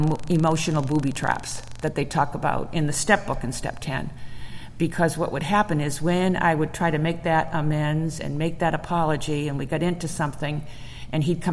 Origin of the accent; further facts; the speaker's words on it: Lynn, Massachusetts, United States; also born or lived in Marblehead; I was born and raised and lived in Lynn, Massachusetts, which was maybe 10 miles away, a city of about 80,000